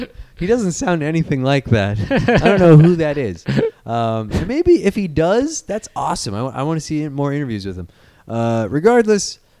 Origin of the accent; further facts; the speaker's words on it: England, United Kingdom; To me, I'm English. It's all the same.